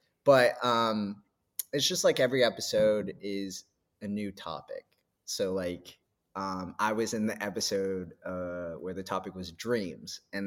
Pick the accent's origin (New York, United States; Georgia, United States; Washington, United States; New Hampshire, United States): New Hampshire, United States; And I grew up in New Hampshire, and this organization's like in the East Coast, like New Hampshire, Massachusetts area.